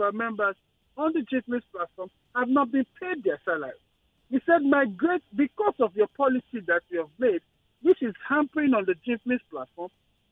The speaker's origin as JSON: {"language": "English", "region": "Lagos", "country": "Nigeria", "tie": "born or raised there", "said": "When I was growing up in Lagos, in Apapa, to be specific"}